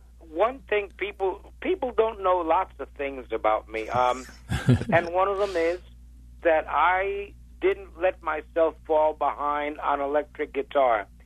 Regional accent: Puerto Rico; now in New York, United States; when I came from Puerto Rico to New York, I experienced some of the prejudice of the cops. You know, to them we were a bunch of Puerto Ricans moving into a neighborhood

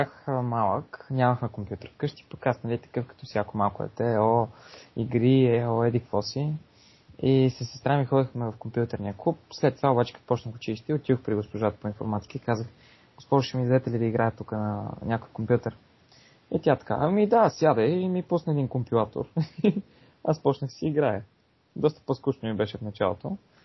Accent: Sofia, Sofia City, Bulgaria; Не, това е една дума. Люлин.

